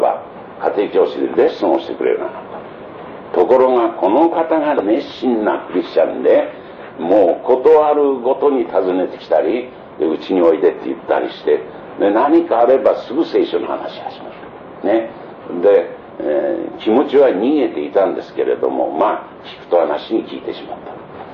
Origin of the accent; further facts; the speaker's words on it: Kochi, Japan; 安岡さんは私と同郷の高知の出身なんですね。